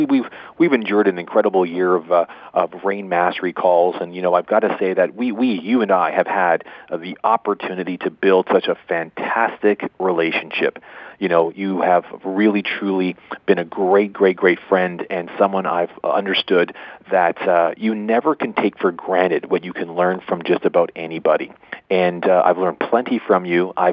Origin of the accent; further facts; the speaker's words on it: Toronto, Ontario, Canada; He's from Saskatchewan and I'm from Toronto.